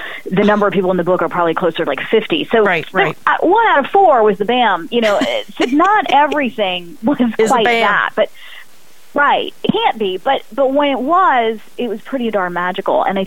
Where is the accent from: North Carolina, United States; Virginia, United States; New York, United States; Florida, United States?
North Carolina, United States; You know, we have a southern connection. I grew up in North Carolina.